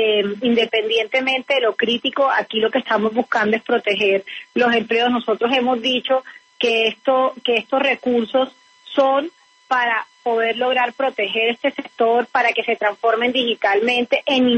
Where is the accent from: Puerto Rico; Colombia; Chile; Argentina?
Colombia; nosotros como colombianos